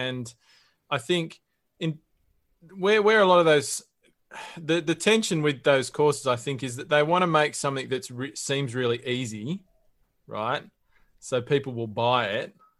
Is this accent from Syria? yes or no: no; England, United Kingdom; I'm actually English. I'm English, mate.